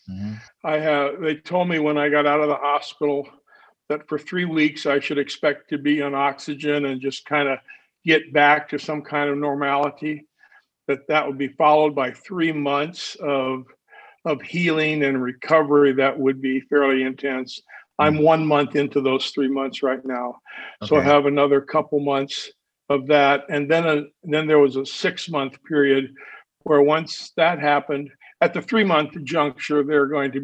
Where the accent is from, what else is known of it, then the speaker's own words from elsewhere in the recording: South Dakota, United States; I grew up in South Dakota in a Crimmer Mennonite Brethren Church.